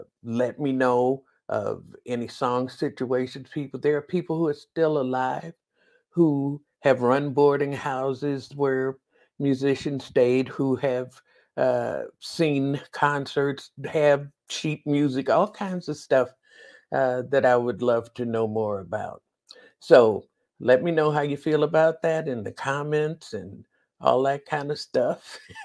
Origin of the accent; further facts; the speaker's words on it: Chicago, Illinois, United States; We are both from Chicago, right? From pretty much the same area.